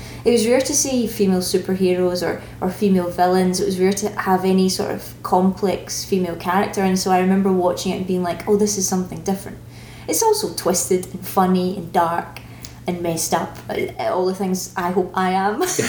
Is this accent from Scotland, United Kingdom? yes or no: yes; Glasgow, Scotland, United Kingdom; I'm not from Edinburgh, I'm from Glasgow